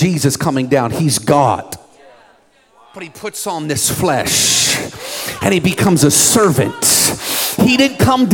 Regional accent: Seattle, Washington, United States; I grew up in Seattle.

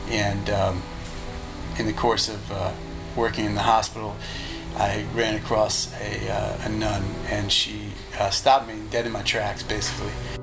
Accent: New York, United States; It's our first home because I'm from New York and I've lived in apartments my whole life.

